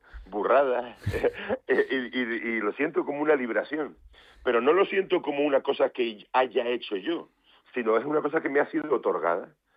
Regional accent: Canary Islands, Spain; cuando yo tenía 14 años, empieza a … mi pueblo, en el sur de Tenerife.

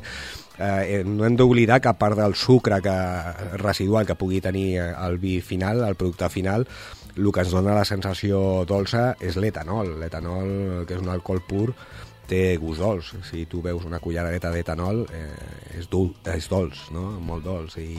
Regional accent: Barcelona, Catalonia, Spain; jo que sóc de Barcelona, doncs el mes de febrer sempre ha sigut el mes més fred

